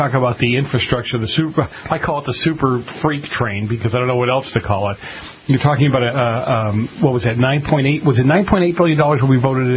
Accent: Boston, Massachusetts, United States; Well, just you'll pardon my negativity, but I grew up in Boston.

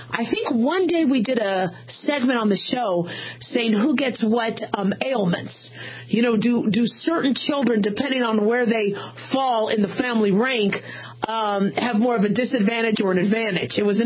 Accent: Phoenix, Arizona, United States; I grew up in Phoenix in the desert. A lot of Black Widows, scared to death of Black Widows.

